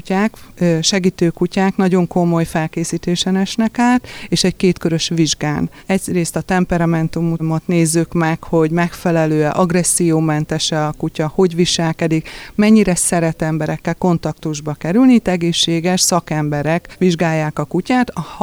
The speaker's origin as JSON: {"language": "Hungarian", "town": "Nyíregyháza", "region": "Szabolcs-Szatmár-Bereg", "country": "Hungary", "said": "mi nyíregyháziak vagyunk, tehát akik Nyíregyházán itt dolgozunk, mi nyíregyháziak vagyunk"}